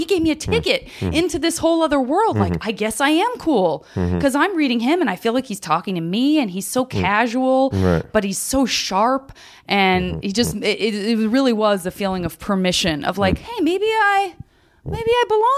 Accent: Arizona, United States; because I just didn't have that, you know, growing up in Arizona.

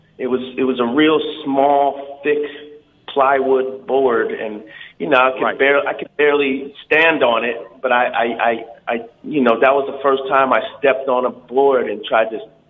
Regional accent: Livingston, New Jersey, United States; born there; now in Rahway, United States; Mike and I were born August 26, 1978, Livingston, New Jersey.

